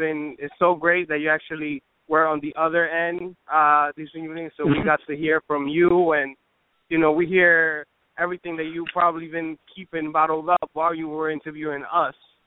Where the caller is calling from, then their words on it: Brooklyn, New York, United States; calling from Brooklyn, New York.